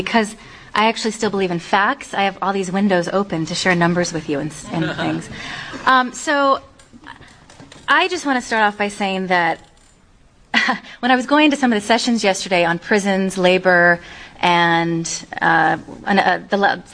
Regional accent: California, United States; I grew up in California.

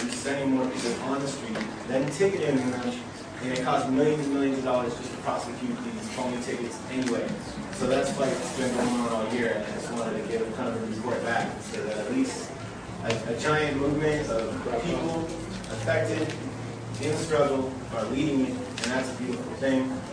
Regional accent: San Francisco, California, United States; Real quick, I'm … from San Francisco.

